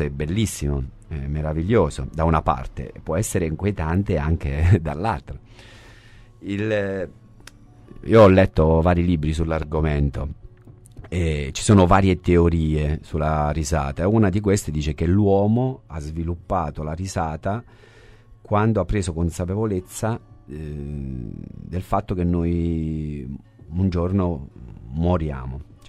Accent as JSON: {"language": "Italian", "region": "Abruzzo", "country": "Italy", "moved": "yes", "lives_now": "Bologna, Italy", "said": "sono abruzzese, sono trasferito a Bologna nel 90 e famiglia di contadini e venditori ambulanti"}